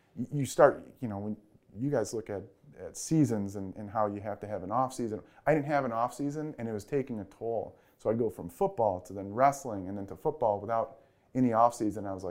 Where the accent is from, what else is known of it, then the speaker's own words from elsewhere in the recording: Michigan, United States; moved away as an adult; also born or lived in North Carolina / Virginia / Maryland; now in San Diego, United States; I'm from Michigan, so I went down to North Carolina for undergrad, which was awesome, and then slowly migrated up Virginia